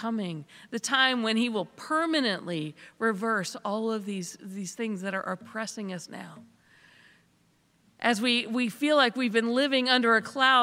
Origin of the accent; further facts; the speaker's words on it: the South, United States; now in Pittsburgh, United States; As a Southerner, I'm still trying to get used to Pittsburgh winters.